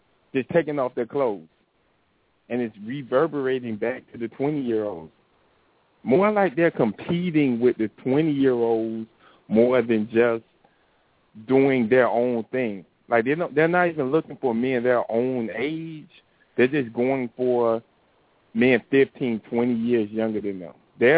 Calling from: Miami, Florida, United States; from Miami.

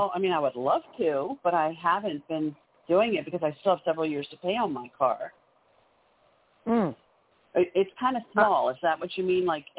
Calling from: Maryland, United States; I'm calling from Maryland.

